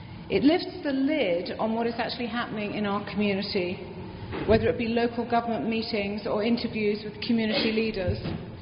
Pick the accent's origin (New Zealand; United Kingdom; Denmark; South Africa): United Kingdom; accent: British; now in Buffalo, United States; Although I've been in Buffalo 20 years or so, I'm told that my British accent remains pretty strong.